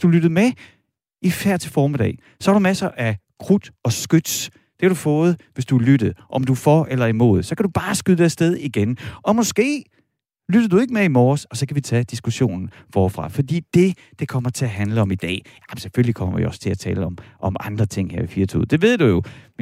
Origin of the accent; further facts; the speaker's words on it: East Jutland, Denmark; accent: East Jutlandic; Er det fordi, jeg taler østjysk?